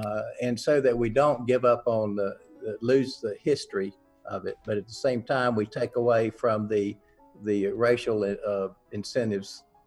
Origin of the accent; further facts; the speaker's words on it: Lexington, North Carolina, United States; There's one in the main square where I grew up in Lexington, North Carolina. I never thought anything about it as a white kid growing up in the South.